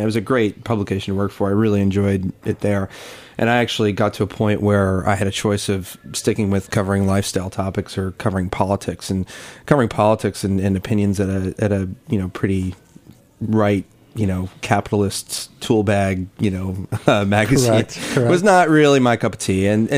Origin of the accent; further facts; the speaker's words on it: Naperville, Illinois, United States; also born or lived in New Jersey; I swear to God, I grew up in Naperville before my family moved to New Jersey.